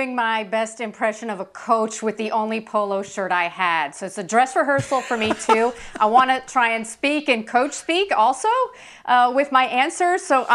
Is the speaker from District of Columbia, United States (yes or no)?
no; Florida, United States; But guys, I just have to say, growing up in South Florida, having attended the University of Florida, Florida State is just one of those special places